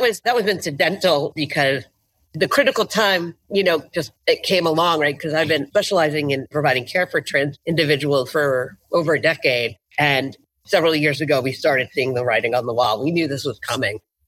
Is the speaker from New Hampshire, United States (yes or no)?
yes; New Hampshire, United States; I grew up in New Hampshire and I have family here and luckily I like them.